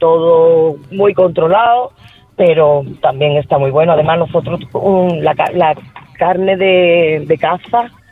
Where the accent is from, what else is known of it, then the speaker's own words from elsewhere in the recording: Montellano, Andalusia, Spain; Yo no soy de Grazalema, yo soy de un pueblo de Sevilla, de Montellano.